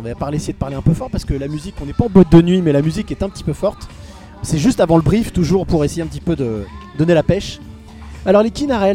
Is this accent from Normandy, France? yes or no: no; Lyon, Auvergne-Rhône-Alpes, France; Moi, je suis de Lyon et vous inquiétez pas, j'ai strictement rien contre vous.